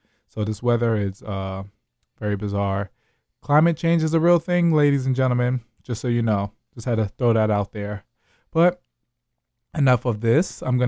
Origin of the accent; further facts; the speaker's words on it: New York, United States; And I was living in New York at the time, which is where I'm from Harlem.